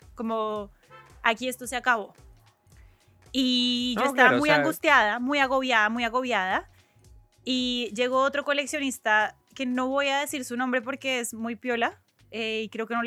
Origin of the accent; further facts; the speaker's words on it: Bogotá, Colombia; Y me dijo, no, pero no los cuentes, es peligroso. Y yo soy de Bogotá.